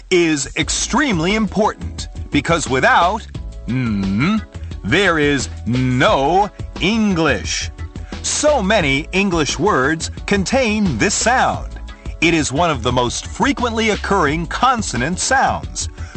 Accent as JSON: {"language": "English", "region": "New York", "country": "United States", "tie": "born or raised there", "accent": "New York", "lives_now": "China", "said": "just spent a month in my hometown of New York, and I came back here to China just to help you all with your American pronunciation."}